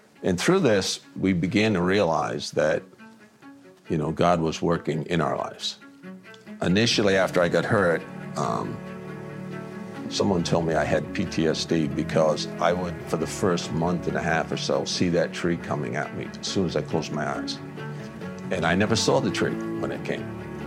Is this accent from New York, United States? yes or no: no; Providence, Rhode Island, United States; born there; I was born in Providence, Rhode Island.